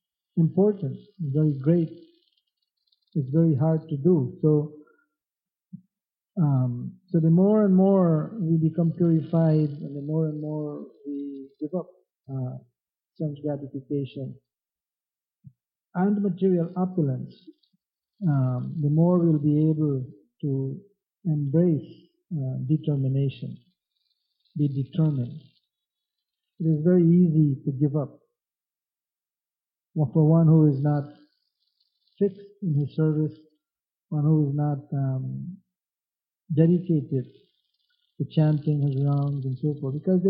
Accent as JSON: {"language": "English", "country": "Guyana", "tie": "born there", "said": "I was born in Guyana, it's a tropical country, it's always hot. It doesn't get below 70 degrees."}